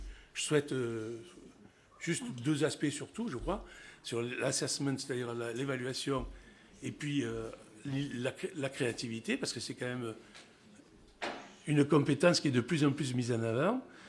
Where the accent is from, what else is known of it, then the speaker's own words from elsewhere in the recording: Marseille, Provence-Alpes-Côte d'Azur, France; now in Paris, France; un des trois lycées de ZEP de Marseille, où je suis originaire, vous pouvez l'entendre dans mon accent. Bien que je sois à Paris depuis 30 ans, je n'ai pas perdu l'accent.